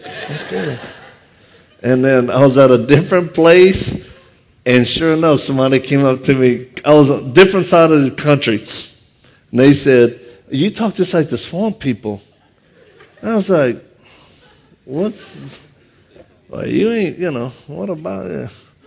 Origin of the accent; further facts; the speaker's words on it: Louisiana, United States; And I'm originally from Louisiana, so if you detect an accent, I got one.